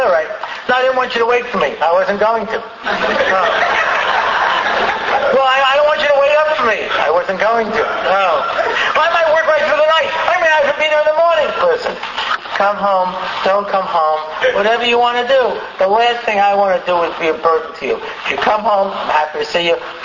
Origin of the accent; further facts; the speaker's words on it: New York, United States; I grew up in New York in the 70s, out in the suburbs of Long Island.